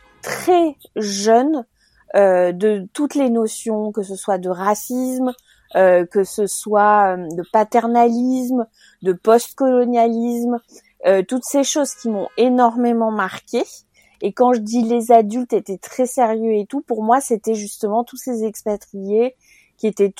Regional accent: Cameroon; j'ai grandi en Afrique. Alors, je dis en Afrique parce que j'ai grandi dans plusieurs pays d'Afrique, dont principalement le Cameroun.

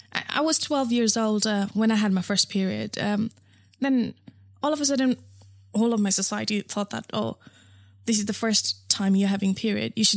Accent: Nepal; so I grew up in Nepal.

